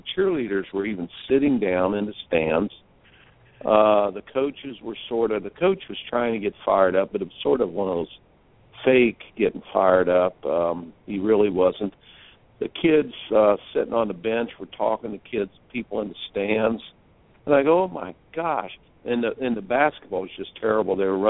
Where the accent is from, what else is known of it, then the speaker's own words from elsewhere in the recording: Indiana, United States; Growing up in Indiana, basketball was a sport I loved, and I lived that Hoosiers dream.